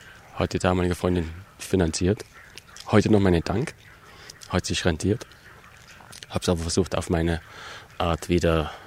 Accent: Saxony, Germany; accent: Saxon; ich hatte damals schon meinen sächsischen Dialekt

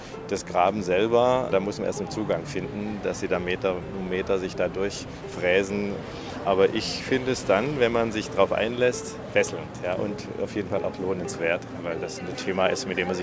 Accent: Munich, Bavaria, Germany; ich bin aus München

